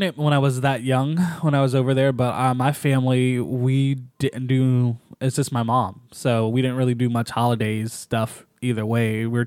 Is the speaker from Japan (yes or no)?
yes; Japan; So some of you know I'm from Japan.